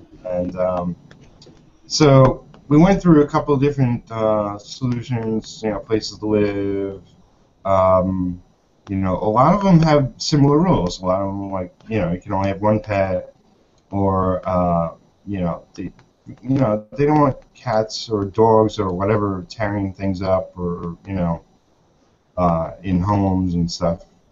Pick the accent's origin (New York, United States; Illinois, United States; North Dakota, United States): New York, United States; farther than anywhere I've lived. I'm from New York, so we're all on top of each other there.